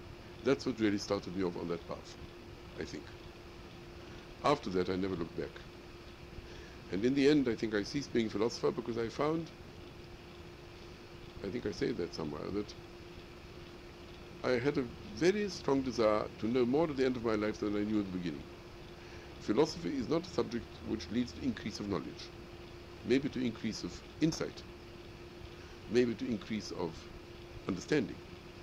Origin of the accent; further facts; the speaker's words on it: Russia; English is a second language; now in United Kingdom; partly because I came from Russia, and that was therefore the collision of two cultures